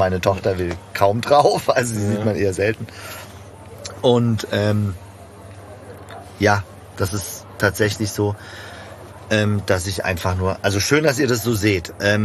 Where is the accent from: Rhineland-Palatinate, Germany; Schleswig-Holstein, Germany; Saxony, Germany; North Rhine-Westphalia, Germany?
Saxony, Germany; Görlitz; born there; ich bin in Ostdeutschland geboren, in Görlitz, der östlichsten Stadt Deutschlands.